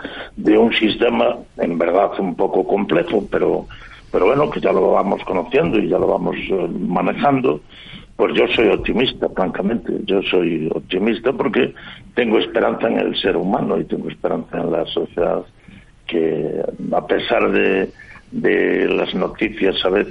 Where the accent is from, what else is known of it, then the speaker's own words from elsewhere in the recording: Galicia, Spain; Pues, bueno, no sé, como buen gallego le diría, depende